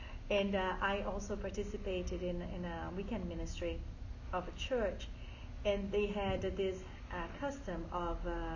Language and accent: English; Brazil; And I come from Brazil, and I understand what you're talking about when we talk about bringing certain values to a community